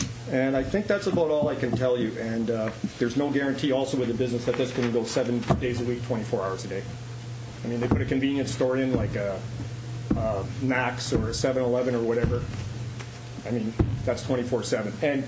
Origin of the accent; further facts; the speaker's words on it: Winnipeg, Manitoba, Canada; I grew up in Woodhaven all my life. I was born on Oakdean, and I came back in the area 11 years ago, my wife and I, and we bought on Old Mill Road. So I am a second-generation Woodhavenite.